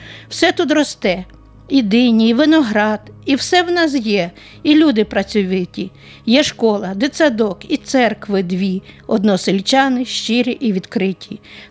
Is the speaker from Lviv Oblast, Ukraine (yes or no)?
no; Donetsk Oblast, Ukraine; А далі, ну, в Бахмуті, 40 кілометрів від нашого села